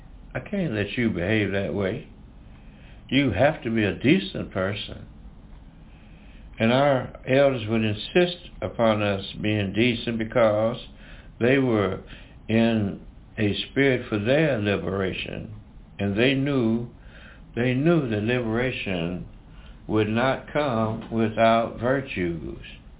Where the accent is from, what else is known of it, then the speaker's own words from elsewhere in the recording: Tuskegee, Alabama, United States; the time when I was a boy growing up in Tuskegee, a young teenager growing up in Tuskegee, something has happened.